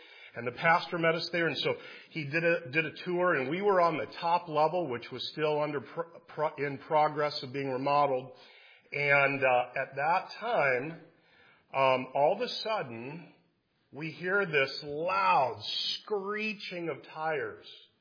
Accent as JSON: {"language": "English", "region": "Midwest", "country": "United States", "said": "Now, I'm a kid from the Midwest, right? So, you know, I grew up in a city, but not like New York."}